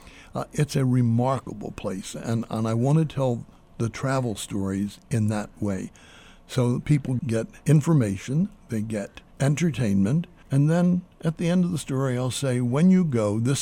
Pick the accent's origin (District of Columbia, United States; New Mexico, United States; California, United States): New Mexico, United States; well, I'm from New Mexico, we don't say the new clear enough for people to hear.